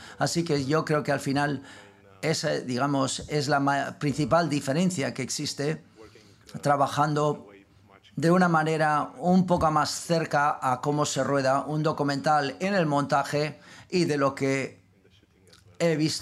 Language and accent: Spanish; Romania; Yo soy rumano